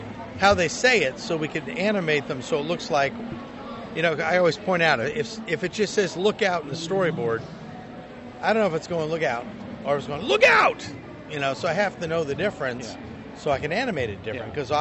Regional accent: Idaho, United States; I'm from Idaho, so we've got snow right now, too.

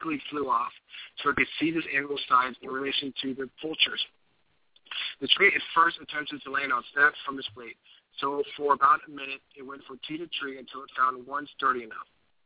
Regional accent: Louisa County, Virginia, United States; I was growing up in Louisa County, Virginia.

